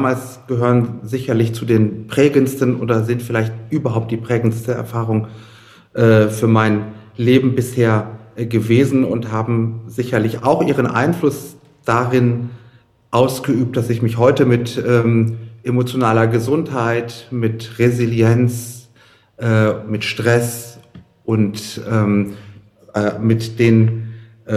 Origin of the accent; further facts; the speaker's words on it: Iran; moved away; Ich habe selbst als Kind im Iran die Islamische Revolution erlebt. Ich war dort als noch Grundschüler, als die Revolution ausbrach.